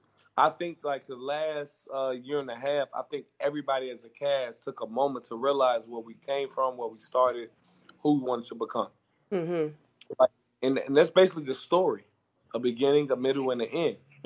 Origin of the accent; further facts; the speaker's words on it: Chicago, Illinois, United States; And growing up as kids, we had enough heartaches and destruction just growing up in Chicago.